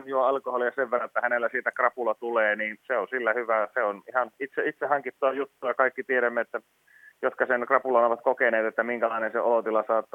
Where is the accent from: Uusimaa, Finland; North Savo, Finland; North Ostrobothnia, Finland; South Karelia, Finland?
North Ostrobothnia, Finland; Oulu; lähdetäänkö me oululaisina nyt sitten niin kuin Tampereella myymään siipiä